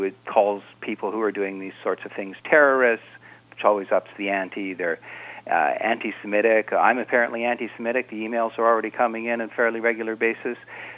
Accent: Canada; particularly as a Canadian

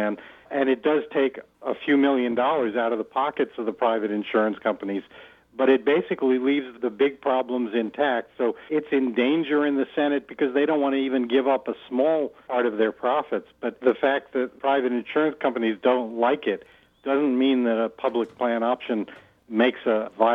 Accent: Massachusetts, United States; The Obama plan, unfortunately, looks a lot like the Massachusetts plan that we're suffering with here in my home state.

